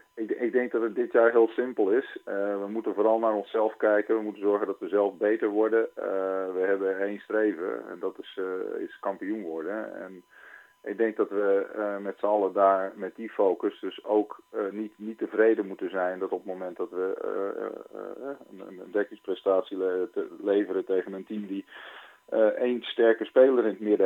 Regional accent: Amersfoort, Utrecht, Netherlands; Maar ik kom uit Amersfoort. Ik heb ook enige vorm van nuchterheid.

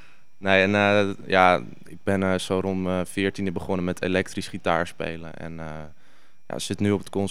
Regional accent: Alkmaar, North Holland, Netherlands; now in Haarlem, Netherlands; Ja, ik kom oorspronkelijk eigenlijk uit Alkmaar.

